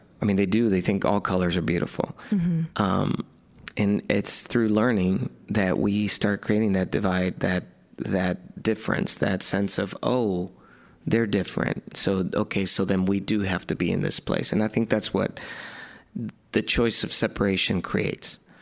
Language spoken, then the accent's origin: English; Spain; also born or lived in Germany; now in United States; My dad's Mexican American, my mom Spanish. So for me, I was, you know, kind of, I was born here, but I was raised all in Spain and Germany.